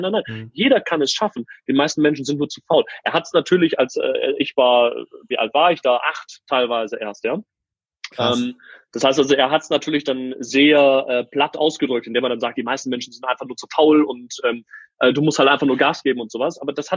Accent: Wuppertal, North Rhine-Westphalia, Germany; Aber wir kommen aus Wuppertal.

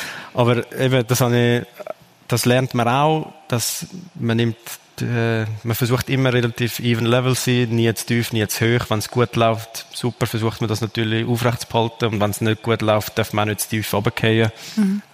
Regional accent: Zurich, Switzerland; Ich bin in Zürich geboren, Zürich gross geworden und all meine Familie wohnt innerhalb von 20 Minuten entfernt

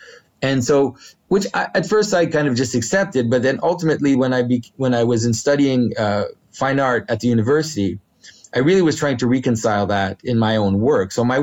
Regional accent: Quebec, Canada; first language French; English is a second language; So I come from I guess a very strange background in the sense that my first language is French. I'm from Quebec.

